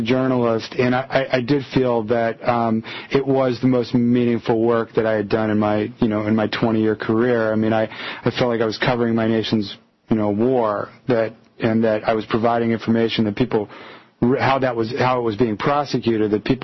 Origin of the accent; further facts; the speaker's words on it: United States; Well, I had my own feelings about the war as an American before I went over there.